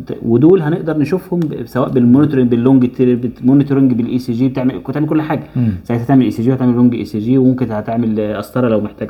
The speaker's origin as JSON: {"language": "Arabic", "country": "Egypt", "said": "زي ما اتفقنا احنا عندنا في مصر"}